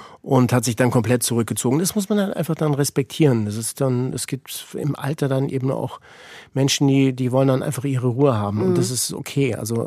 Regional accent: Ticino, Switzerland; ich bin ja in Tessin geboren, am Lago di Lugano. Ich bin tatsächlich Tessiner. Und das ist wirklich meine Heimat.

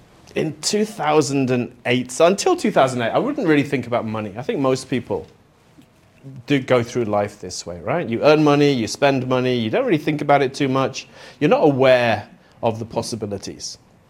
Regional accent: Spain; now in Japan; I grew up in Spain, so I really do feel like I'm European, which is strange considering that I'm now becoming Japanese. But so I came to Japan in 2000, straight out of university.

